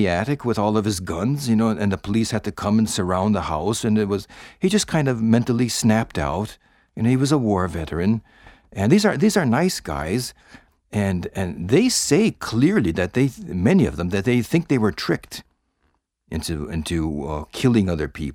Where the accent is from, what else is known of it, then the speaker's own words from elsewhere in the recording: United States; I feel the shame of that as well, being an American.